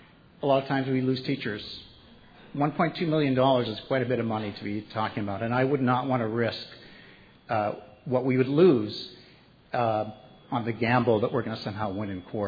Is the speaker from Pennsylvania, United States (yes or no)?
no; Peterborough, New Hampshire, United States; now in Sudbury, United States; I grew up in Peterborough, New Hampshire, in the Monadnock region, and I just felt immediately at home.